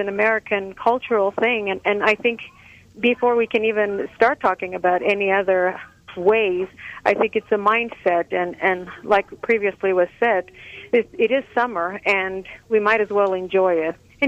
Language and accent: English; Sweden; now in Utah, United States; I'm actually from overseas. I grew up in Sweden, and I moved here to Utah 9 years ago